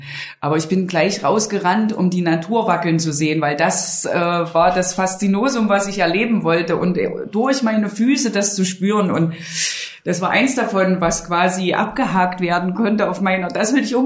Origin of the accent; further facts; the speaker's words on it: Saxony-Anhalt, Germany; moved away as an adult; now in New Zealand; Also erstmal bin ich im Wald aufgewachsen, in der Nähe von Dessau, in einem Ferienheim.